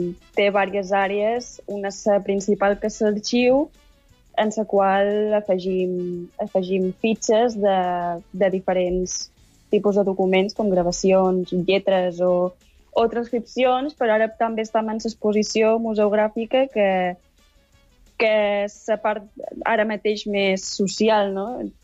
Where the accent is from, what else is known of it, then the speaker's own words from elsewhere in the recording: Balearic Islands, Spain; som eivissencs i ja començam a ser molt pocs